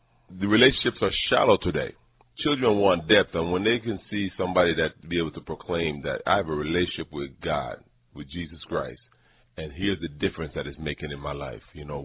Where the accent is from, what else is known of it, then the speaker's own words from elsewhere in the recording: Jamaica; now in United States; I'm from Jamaica originally, so the true sport that we did out there, we did our own brand of football.